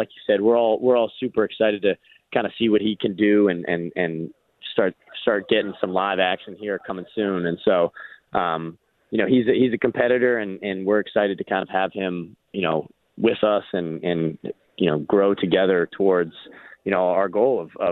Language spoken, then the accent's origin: English; New York City, New York, United States; also born or lived in Massachusetts; So I'm really a New York guy. I went to high school in Massachusetts for a couple years, but I'm born and raised in New York City.